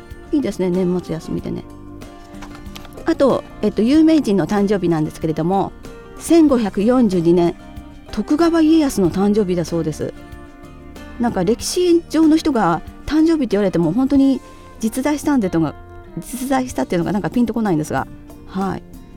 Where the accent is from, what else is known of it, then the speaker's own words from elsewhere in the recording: Kansai, Japan; 関西人なのでイントネーション時々変だって言われますが